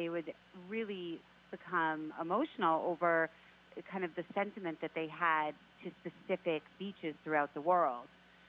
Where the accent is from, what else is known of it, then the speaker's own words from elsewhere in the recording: Massachusetts, United States; We grew up on Cape Cod together, going to the beach and just loving the natural beauty on Cape Cod.